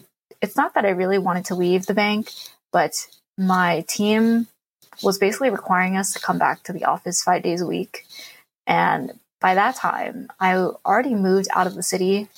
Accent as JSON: {"language": "English", "town": "Philadelphia", "region": "Pennsylvania", "country": "United States", "lives_now": "New York, United States", "said": "So I'm originally from Philly. And then when I graduated, my job was in the New York metro area."}